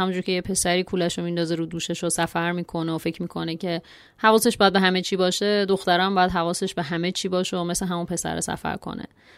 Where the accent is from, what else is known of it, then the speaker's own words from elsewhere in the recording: Iran; ما زنهایی که تو خانواده و جامعه ایرانی بزرگ شدیم